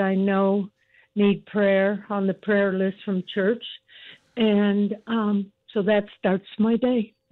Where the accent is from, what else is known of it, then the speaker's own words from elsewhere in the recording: LaPorte, Indiana, United States; And I'm originally from LaPorte, Indiana, and so I know how many dreary days, snowy days, frosty days that we had.